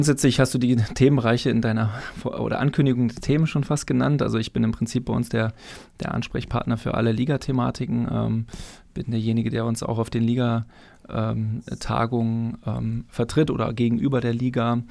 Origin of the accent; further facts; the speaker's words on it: Bersenbrück, Lower Saxony, Germany; born there; Ich hatte vorher keinen Bezug nach Thüringen, ich komme gebürtig aus Niedersachsen.